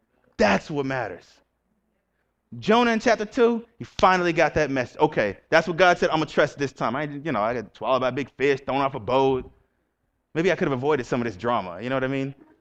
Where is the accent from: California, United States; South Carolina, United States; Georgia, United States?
Georgia, United States; Atlanta; Because I come from the Bible Belt. I come from Atlanta, Georgia. So everybody kind of has this church culture.